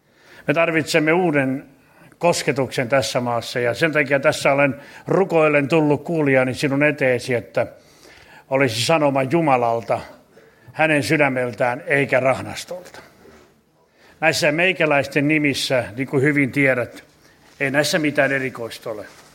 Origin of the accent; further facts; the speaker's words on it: Laihia, Ostrobothnia, Finland; joka on vähän samanlainen kuin mun kotipuolella Laihialla